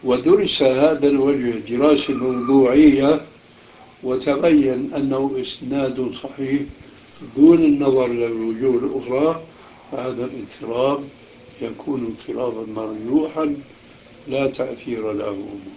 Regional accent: Aleppo, Aleppo Governorate, Syria; وأنا من حلب

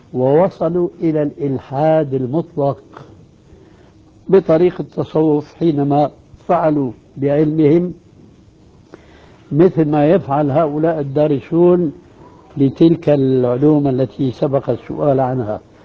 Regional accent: Syria

